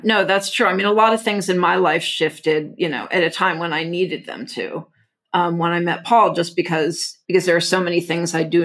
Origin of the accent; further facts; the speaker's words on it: Houston, Texas, United States; They had those signs up all over my neighborhood I grew up with in Houston, these wooden signs, but pointing to all the churches in the neighborhood.